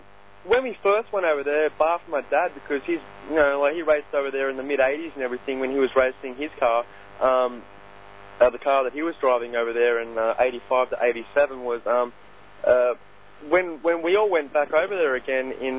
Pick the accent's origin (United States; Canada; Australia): Australia; Like I said before, being Australian and everything, that you know, that helps, because you're not the average Joe Blow